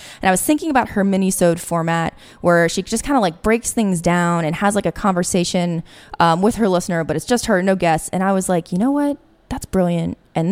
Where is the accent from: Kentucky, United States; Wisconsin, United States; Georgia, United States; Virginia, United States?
Virginia, United States; Alexandria; now in Washington, United States; And I grew up in Alexandria, Virginia, and I was kind of, newly DC resident